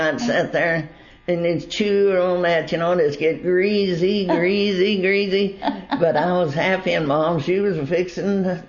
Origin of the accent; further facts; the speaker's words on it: Missouri, United States; I was born in Oregon County in 1926 in a log cabin.